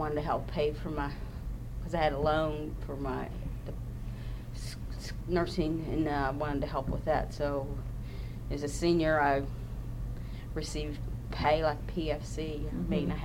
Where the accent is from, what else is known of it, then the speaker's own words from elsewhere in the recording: Canonsburg, Pennsylvania, United States; born there; okay, I was born in Cannonsburg, Pennsylvania, October 9th, 1949.